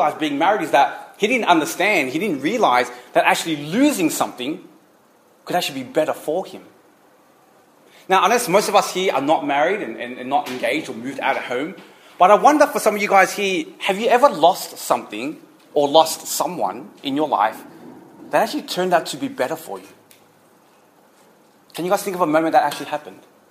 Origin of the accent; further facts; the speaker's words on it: Australia; not being at home, not being in my home country of Australia